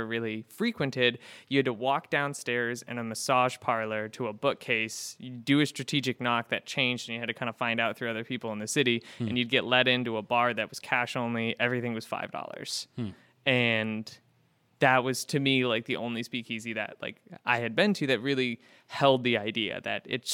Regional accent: West Coast, United States; moved away as an adult; also born or lived in Florida; now in Syracuse, United States; I'm not from here, and I grew up on the West Coast, and when I moved to the East Coast, I moved to Florida when I was 19, my family was like, we're right behind you.

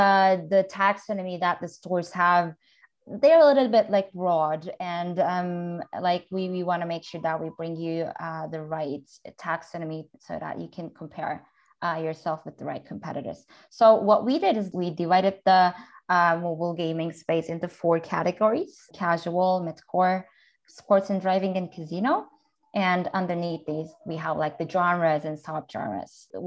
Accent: Turkey; I'm from Turkey.

